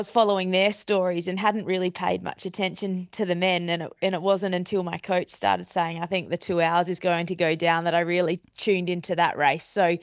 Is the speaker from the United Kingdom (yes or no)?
no; Australia; being an Australian, we were so focused on the Ballarat Marathon here on home soil